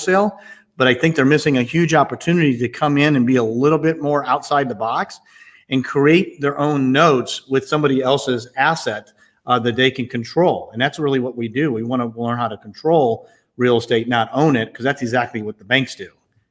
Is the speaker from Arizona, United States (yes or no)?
yes; Arizona, United States; now in Texas, United States; I'm from Texas, or I live in Texas, from Arizona.